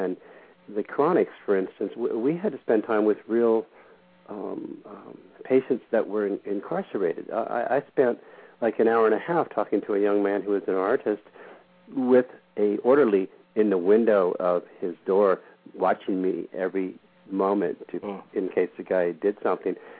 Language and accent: English; Santa Monica, California, United States; So my intrigue was to make some money, go back to L.A. I grew up in Santa Monica